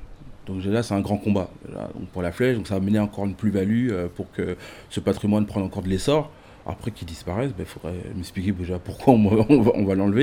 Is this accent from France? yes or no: yes; Île-de-France, France; now in Saint-Denis, France; Mais à la base je suis pas du Saint-Denis moi, je suis du 91 à la base.